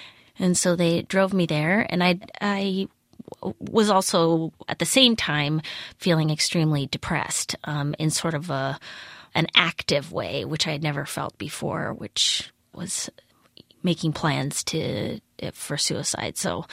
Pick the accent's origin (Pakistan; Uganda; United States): United States; Midwest; I mean, I'm from the Midwest, so I guess it definitely is.